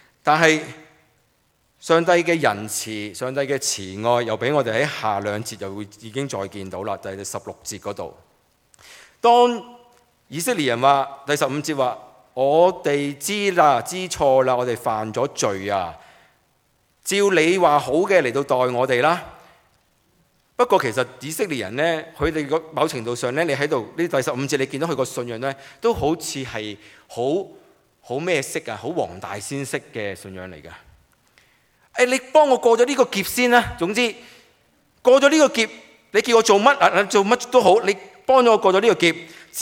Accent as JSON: {"language": "Cantonese", "country": "China", "said": "我哋中國人廚房有乜嘢啊？灶君係咪啊？"}